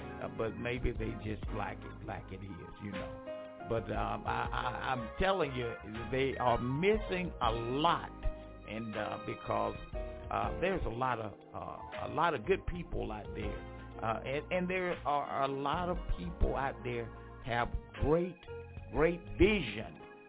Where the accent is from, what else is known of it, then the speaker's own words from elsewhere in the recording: Franklinton, North Carolina, United States; those of you in my hometown, Franklinton, North Carolina. God bless you. And you know, I think about I think about my hometown so much.